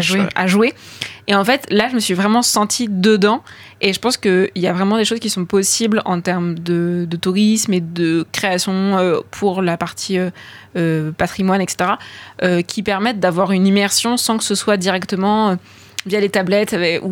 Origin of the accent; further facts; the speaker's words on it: Tours, Centre-Val de Loire, France; Moi je viens des châteaux de la Loire, je viens de Tours.